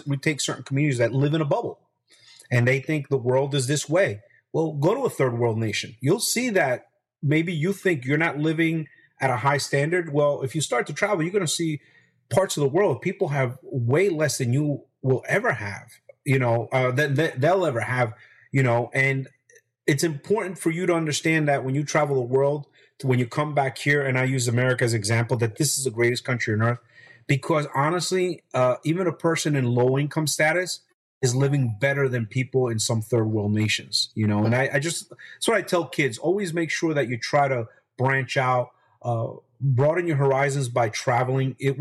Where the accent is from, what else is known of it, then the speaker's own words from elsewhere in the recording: Hackensack, New Jersey, United States; my growing up in Hackensack, New Jersey, gave me a lot of tools that would help me in the future.